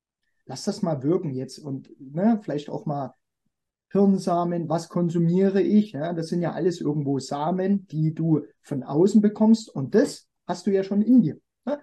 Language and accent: German; East Germany, Germany; ich komme aus der DDR, ich bin offen erzogen worden.